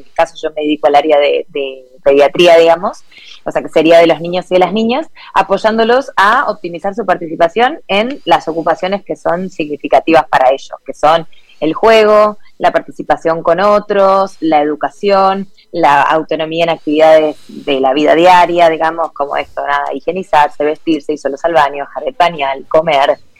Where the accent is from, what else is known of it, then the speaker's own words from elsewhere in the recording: Argentina; Yo soy argentina, me formé en Argentina, hice la universidad